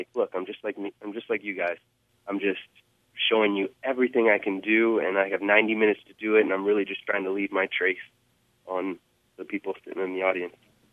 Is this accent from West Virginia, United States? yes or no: no; San Francisco, California, United States; I grew up in San Francisco, and I started doing circus at around the age of eight, 9 years old.